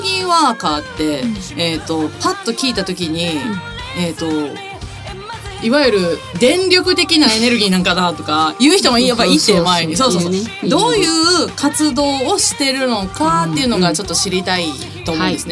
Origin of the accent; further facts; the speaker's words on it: Kansai, Japan; accent: Kansai dialect; 関西弁ね。なっちゃうよね、二人とも。